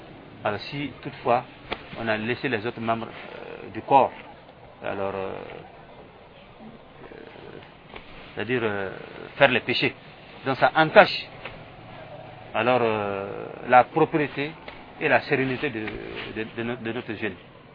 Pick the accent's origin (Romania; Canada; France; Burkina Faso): Burkina Faso; Vous savez que chez nous, au Burkina Faso, comme dans les pays laïcs, la musique est un frein.